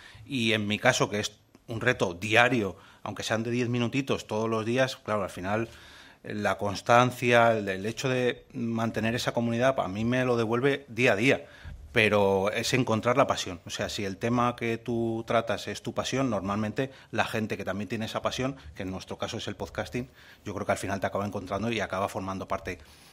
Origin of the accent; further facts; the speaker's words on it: Community of Madrid, Spain; Perdón por mi catalán, que está un poco oxidado como madrileño